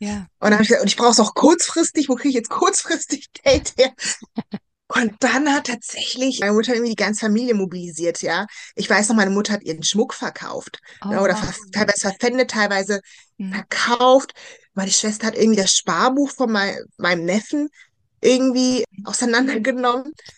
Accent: North Rhine-Westphalia, Germany; bei uns in Nordrhein-Westfalen

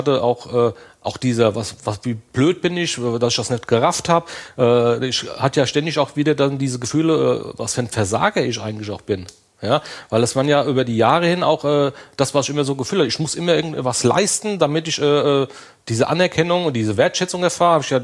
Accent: Limburg an der Lahn, Hesse, Germany; in Limburg, also ich bin aus Limburg an der Lahn

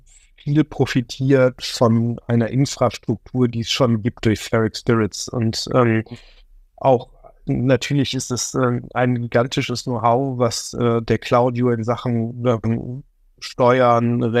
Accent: Remscheid, North Rhine-Westphalia, Germany

